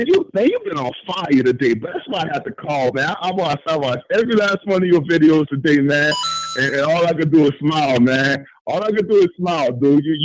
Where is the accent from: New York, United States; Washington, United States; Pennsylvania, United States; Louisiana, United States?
Louisiana, United States; New Orleans; Yeah, man … you know what I'm saying? I'm from New Orleans, you know?